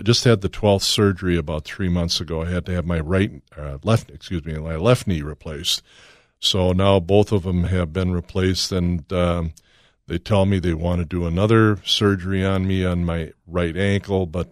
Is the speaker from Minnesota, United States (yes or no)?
yes; South St. Paul, Minnesota, United States; I am from South St. Paul, Minnesota, and we have our own VFW down there